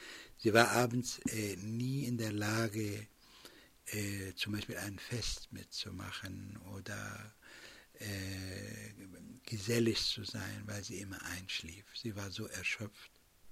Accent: Palestine; Ja, in Palästina, wo ich aufgewachsen bin, ist Bildung das A und O der jungen Leute.

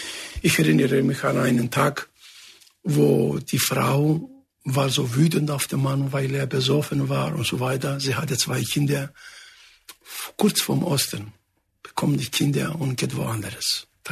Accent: Greece; German is a second language; now in Germany; Ich bin Grieche und ich bleibe auch Grieche. Aber das Leben, was ich erlebt habe, mit meiner Familie, mit meinen Kindern, ist in Deutschland.

